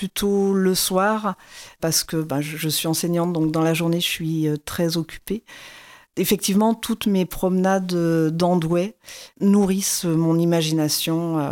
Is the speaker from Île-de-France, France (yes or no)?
no; Auvergne-Rhône-Alpes, France; now in Douai, France; je ne suis pas native de Douai. Je suis native de l'Isère et c'est vrai que je me suis beaucoup attachée à la ville de Douai.